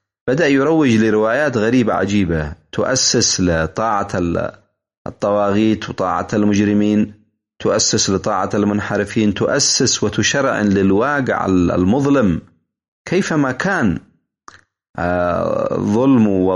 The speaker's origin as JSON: {"language": "Arabic", "country": "Yemen", "said": "مثل ما كان يسوي النظام السابق عندنا في اليمن."}